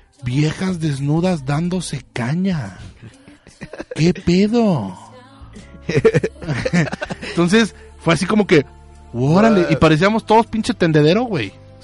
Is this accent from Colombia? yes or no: no; Tabasco, Mexico; yo de morrillo me acuerdo perfectamente que en mi pueblo natal, en Tabasco.